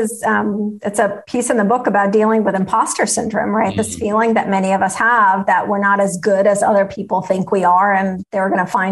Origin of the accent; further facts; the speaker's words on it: Russia; You know, I grew up in Russia. It was kind of the only way.